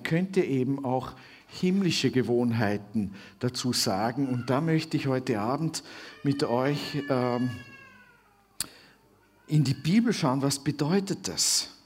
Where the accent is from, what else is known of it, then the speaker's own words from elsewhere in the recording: Switzerland; now in Austria; Ich bin in der Schweiz aufgewachsen, man hört das nicht mehr so. Aber ich kann noch Schweizerdeutsch, das hilft nur niemandem. Ja, also. Lebe inzwischen länger in Österreich